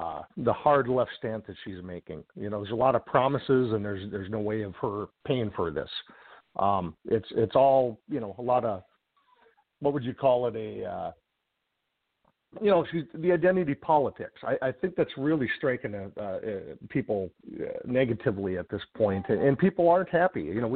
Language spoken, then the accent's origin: English; Hibbing, Minnesota, United States; I'm originally from Hibbing, Minnesota, so most of my extended family is still up in that area in northern Minnesota. I'm an Iron Ranger, proud to say that.